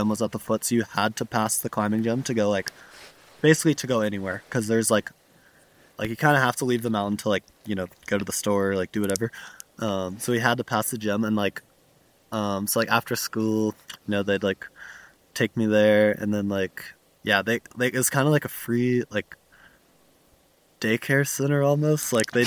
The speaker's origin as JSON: {"language": "English", "town": "Chattanooga", "region": "Tennessee", "country": "United States", "said": "like I'm from Chattanooga, Tennessee, which is like there's actually like phenomenal climbing there as well. So I like, you know, grew up super close to like phenomenal outdoor climbing"}